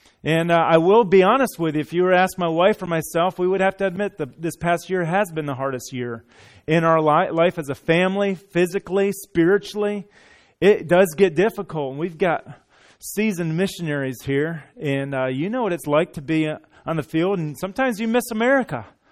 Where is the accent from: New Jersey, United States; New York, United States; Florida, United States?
Florida, United States; Arcadia; Florida is where my wife and I both grew up. My wife grew up in Okeechobee and the Big Lake, and I grew up in Arcadia